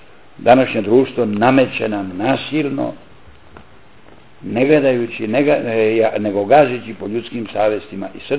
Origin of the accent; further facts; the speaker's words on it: Bosnia & Herzegovina; ako istina ovo što sam ja govorio u toku rata kod nas u Bosni i Hercegovini